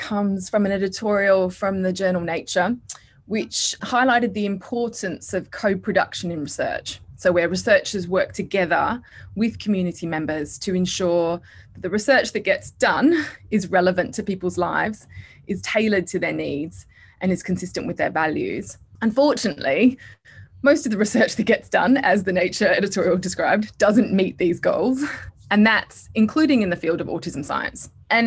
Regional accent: Perth, Western Australia, Australia; also born or lived in Oxford / Bristol / London; now in Sydney, Australia; I grew up in Perth, Western Australia, on a dairy farm, and then moved to the UK just after my PhD to Oxford in psychiatry, and was there in the UK at least, for around 14 years in various places in Bristol and then in London, before moving back to Australia, this time to Sydney, a few years ago.

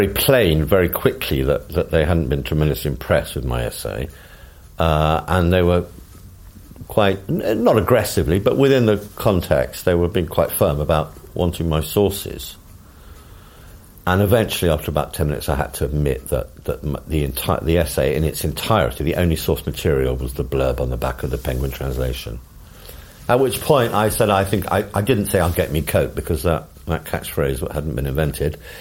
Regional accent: Highgate, London, United Kingdom; In Highgate, near Kenwood House, the most beautiful part of London.

